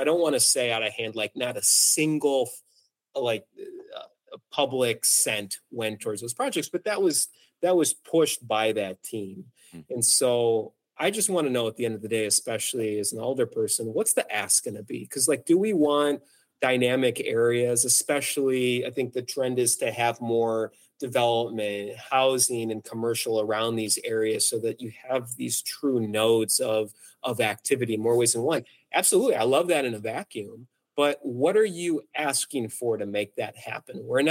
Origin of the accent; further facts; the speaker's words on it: Arizona, United States; I grew up in Southern Arizona.